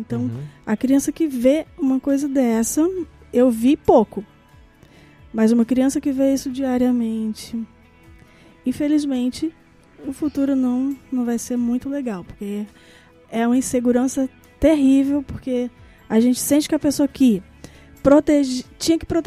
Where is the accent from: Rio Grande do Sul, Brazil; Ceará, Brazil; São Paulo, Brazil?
Ceará, Brazil; Nova Russas; also born or lived in Rio de Janeiro; Aqui em Nova Russas, né? Que eu sou de Nova Russas.